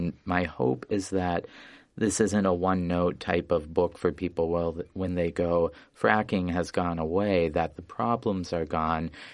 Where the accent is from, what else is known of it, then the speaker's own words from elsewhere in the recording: North Dakota, United States; I'm originally from Western North Dakota, and I've spent much time now living and writing in the Bakken oil boom